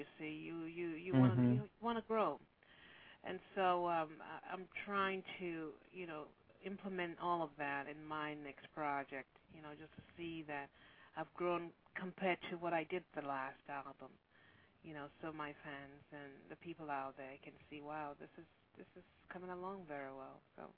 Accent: Lagos, Nigeria; now in Los Angeles, United States; Well, you know, I was born in Lagos, Nigeria. I'm from Nigeria.

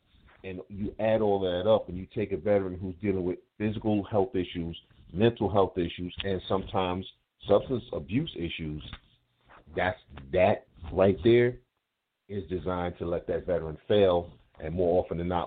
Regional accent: Brooklyn, New York, United States; I'm from Brooklyn, New York.

